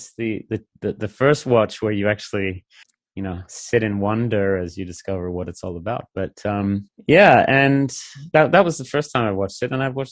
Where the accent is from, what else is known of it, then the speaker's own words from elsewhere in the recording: Australia; I'm from Australia.